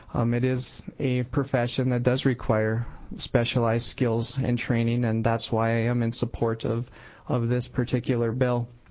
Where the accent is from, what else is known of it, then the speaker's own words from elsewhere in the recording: Sioux Falls, South Dakota, United States; I am a genetic counselor. I'm from Sioux Falls and work at Sanford Health.